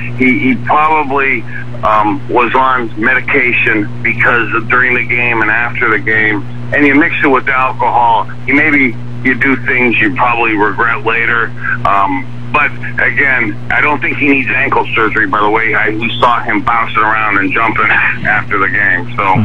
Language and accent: English; Youngstown, Ohio, United States; I watching, growing up in Youngstown, and you're watching Terry Bradshaw and Brian Sipe